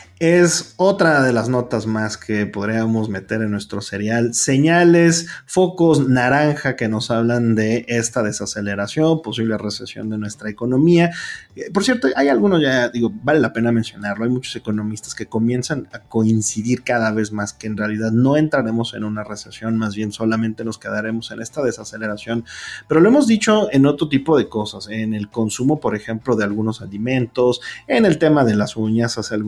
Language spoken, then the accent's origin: Spanish; Mexico; Estamos como mexicanos priorizando otros gastos